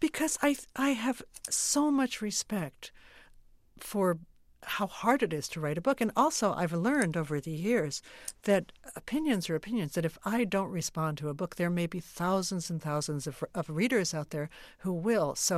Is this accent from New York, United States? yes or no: yes; Brooklyn, New York, United States; I grew up in Brooklyn, but and in my neighborhood, there was still, you know, Brooklyn, the city of churches.